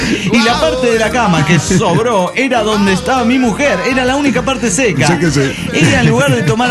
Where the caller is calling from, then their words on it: Oaxaca, Mexico; de Oaxaca, residente en Monterrey.